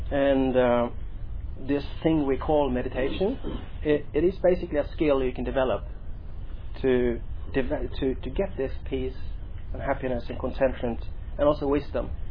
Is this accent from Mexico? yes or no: no; Norway; I'm from Norway, been here for 9.5 years